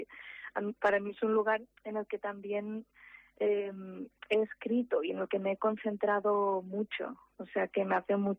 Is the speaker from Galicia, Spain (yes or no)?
yes; Santiago de Compostela, Galicia, Spain; de Foz son mis abuelos y yo crecí en Santiago, digamos, pero yendo siempre mucho a Foz.